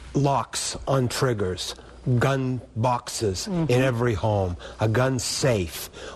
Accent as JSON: {"language": "English", "town": "Boston", "region": "Massachusetts", "country": "United States", "said": "I'm from Boston, Massachusetts. I don't think I ever even saw a gun out in public."}